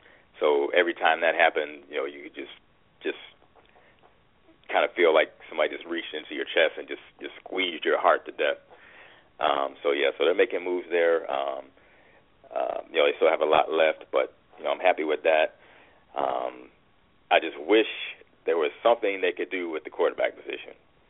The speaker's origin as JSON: {"language": "English", "town": "Chicago", "region": "Illinois", "country": "United States", "said": "my team is the Bears. I'm from Chicago, so I tend to root for them"}